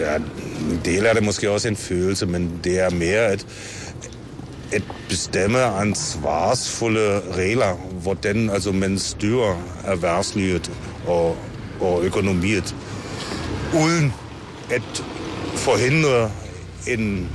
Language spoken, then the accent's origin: Danish; Germany; Danish is a second language; vi skulle stor indsats som tysker for at holde den europæiske union